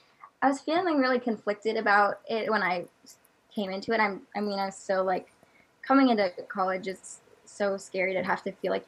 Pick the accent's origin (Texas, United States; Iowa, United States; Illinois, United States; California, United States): Iowa, United States; Well, I live in Iowa. I grew up here. I live here now, and I am a sophomore this year at the University of Iowa, so I still live pretty close to my hometown, which is nice, and I'm 20 years old.